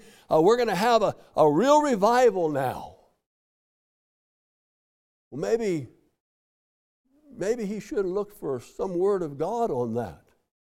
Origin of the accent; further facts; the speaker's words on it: Colorado, United States; I was raised in Colorado, and we have the beautiful mountains there